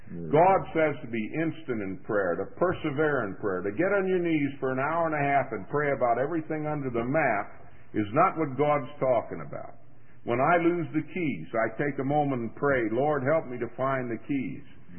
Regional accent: Miami, Florida, United States; When I grew up in Miami, they come looking for you when you move into their area.

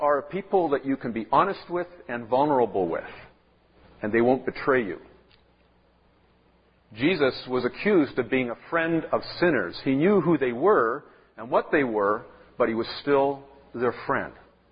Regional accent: Vancouver, British Columbia, Canada; born there; The reason I was born in the Vancouver General Hospital was my mother was there at the time.

